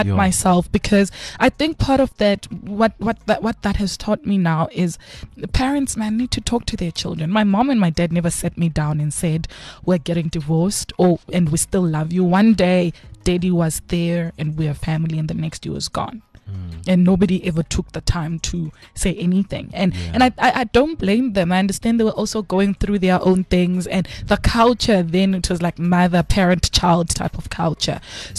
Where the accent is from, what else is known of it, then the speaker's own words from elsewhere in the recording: Bulawayo, Zimbabwe; I was born in Zim. So I was in Zim in Kwabulawayo, Kontutuziyathunqa.